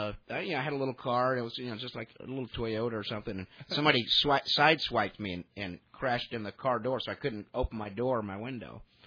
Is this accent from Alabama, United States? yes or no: yes; Alabama, United States; now in California, United States; Because when I moved out from Alabama to California, I got really tired of people going, "Well, hey, where are you from, boy?" And I was like, "Uh-oh, the accent's got to go."